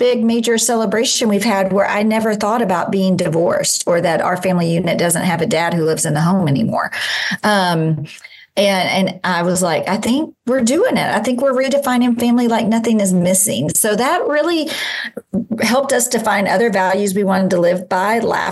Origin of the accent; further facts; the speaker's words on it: Kentucky, United States; I was born and raised in Kentucky, so I'm a UK Wildcats fan, but more basketball than college football.